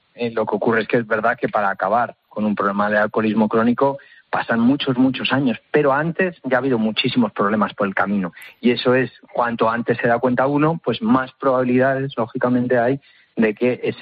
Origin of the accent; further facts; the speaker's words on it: Spain; o que se espera de mí como español medio, ¿no?